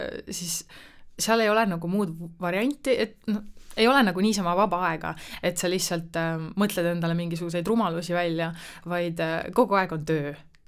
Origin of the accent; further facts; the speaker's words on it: Võru, Võru County, Estonia; now in Tallinn, Estonia; kui ma Tallinnasse kolisin, et mulle tundus, et Võrus elades siis, kust ma pärit olen, et seal kõik, see community on nagu väiksem